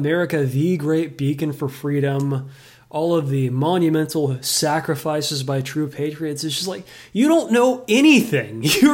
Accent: United States; I am an American. I am an American first. I put my country first.

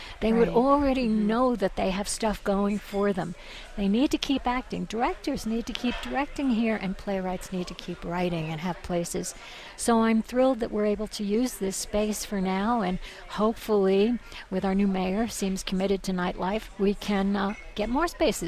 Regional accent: New York City, New York, United States; I grew up in New York City where the theater was right there at your footstep every single day.

